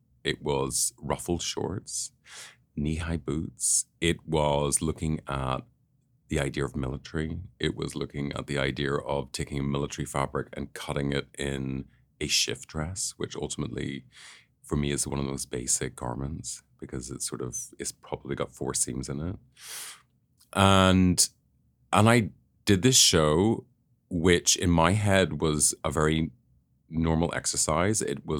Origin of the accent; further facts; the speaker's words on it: Northern Ireland, United Kingdom; I grew up in Northern Ireland